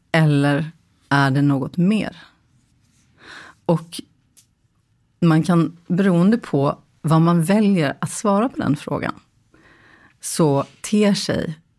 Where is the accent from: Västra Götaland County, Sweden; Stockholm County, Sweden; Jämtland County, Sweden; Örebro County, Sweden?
Västra Götaland County, Sweden; Gothenburg; jag kommer från Göteborg, jag har bott i Göteborg.